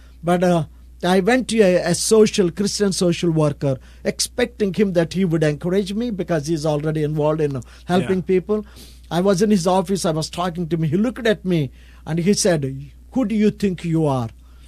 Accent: India; English is a second language; I'm from India. I'm a pastor from India. And I'm visiting your country.

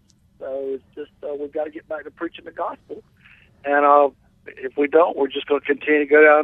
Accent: Winston-Salem, North Carolina, United States; And when you're here in my hometown of Winston-Salem

